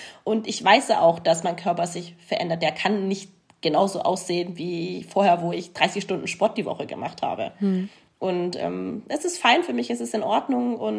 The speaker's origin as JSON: {"language": "German", "town": "Stuttgart", "region": "Baden-Württemberg", "country": "Germany", "tie": "born or raised there", "said": "oder vielleicht auch schon nach der Weltmeisterschaft 2019 in Stuttgart in meiner Heimatstadt."}